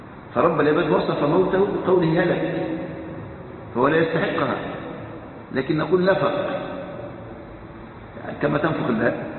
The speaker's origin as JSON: {"language": "Arabic", "country": "Egypt", "said": "كان عندنا في مصر في السبعينات قس"}